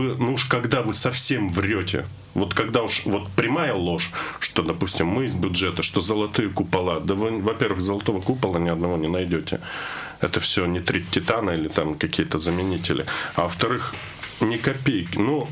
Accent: Southern Urals, Russia; Я знаю, как вот у нас там на Южном Урале

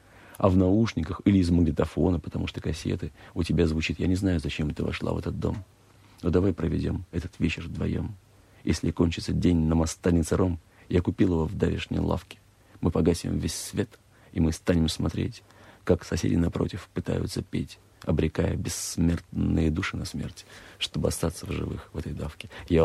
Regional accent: Saint Petersburg, Russia; Что для меня Петербург? Хорошо, для меня мой родной город.

